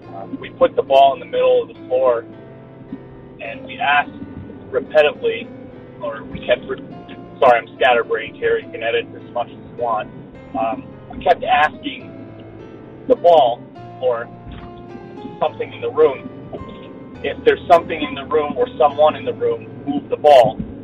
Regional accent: New York, United States; I'm from New York State.

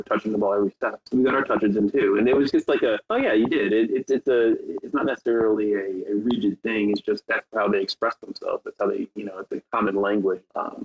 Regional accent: California, United States; I grew up in a community that had a lot of immigrants. And it was just I grew up in California, so we had 365 days of sunshine.

